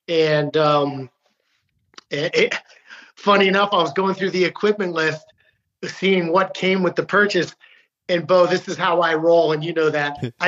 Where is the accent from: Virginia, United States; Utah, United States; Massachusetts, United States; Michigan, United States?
Utah, United States; born there; now in Maryland, United States; living in Maryland. And, you know, but I was born in Utah.